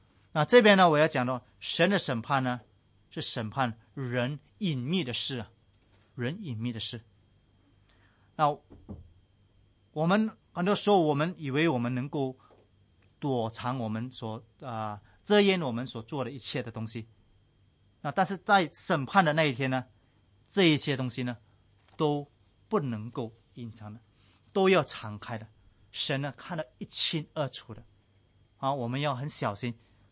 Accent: China; 然后我们中国人以前那些他们自然他们有自己的立法了

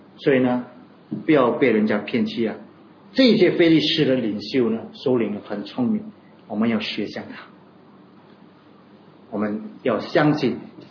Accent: China; 上面的就变成天，下面就变成地啊，这个是我们中国人的这个神话来的。

